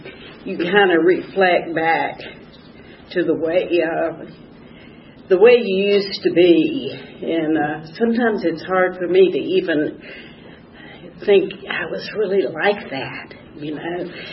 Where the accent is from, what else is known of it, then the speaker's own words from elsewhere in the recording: Clovis, New Mexico, United States; born there; I was born in Clovis, New Mexico, got a lot of family